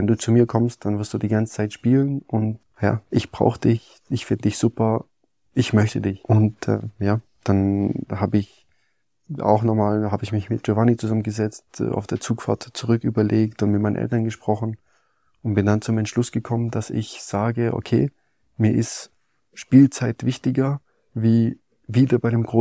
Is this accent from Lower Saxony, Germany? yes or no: no; Hechingen, Baden-Württemberg, Germany; born there; der Anruf von … auch gebürtiger Hechinger, so wie ich